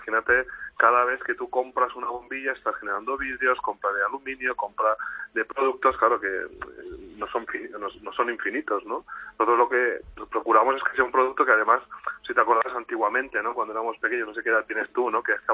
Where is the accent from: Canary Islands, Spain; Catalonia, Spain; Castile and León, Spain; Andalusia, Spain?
Catalonia, Spain; No, yo soy de Barcelona.